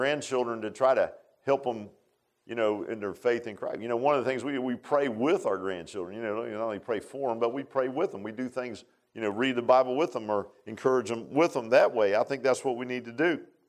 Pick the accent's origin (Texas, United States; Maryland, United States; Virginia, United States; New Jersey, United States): Virginia, United States; Virginia Beach; I grew up in Virginia Beach, flatter than a pancake, right?